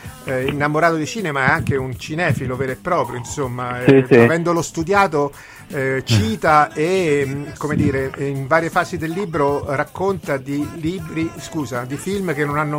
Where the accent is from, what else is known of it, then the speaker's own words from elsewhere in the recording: Rome, Lazio, Italy; posso dire, da romano un po' paraculo